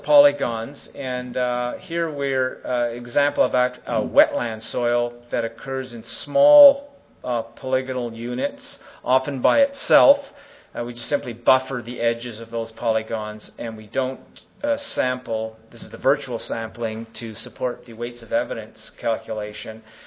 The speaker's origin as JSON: {"language": "English", "country": "Canada", "said": "We used, being Canadian, we had to use a few Bob McMillan techniques"}